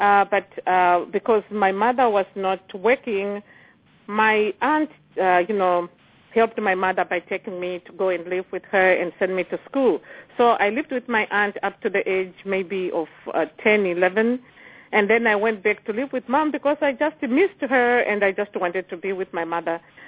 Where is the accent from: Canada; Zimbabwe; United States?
Zimbabwe; born there; I was born in 1964 in Zimbabwe to two parents, Gabriel and Rachel.